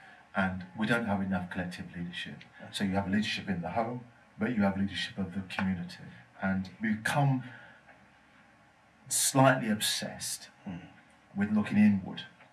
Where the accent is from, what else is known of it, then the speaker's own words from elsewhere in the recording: Barbados; I am. I'm from Barbados.